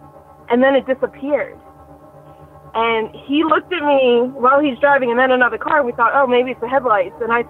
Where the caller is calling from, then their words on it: Pittsburgh, Pennsylvania, United States; And I'm from Pittsburgh, Pennsylvania.